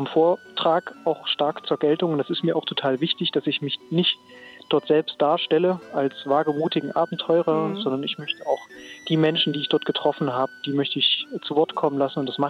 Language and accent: German; Jena, Thuringia, Germany; Ich komme aus Jena, das haben Sie ja schon richtig gesagt.